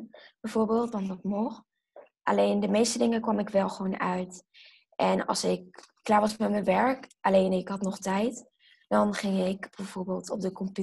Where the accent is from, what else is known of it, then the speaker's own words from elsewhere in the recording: Netherlands; born there; Zelf komen we uit Curaçao. Ik ben wel in Nederland geboren. Alleen, mijn moeder is daar afkomst.